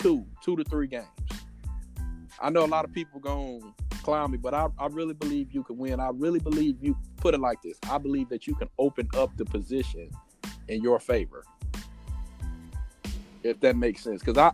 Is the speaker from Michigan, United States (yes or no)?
yes; Detroit, Michigan, United States; Like, I played for the Carolina team, but I'm from Detroit.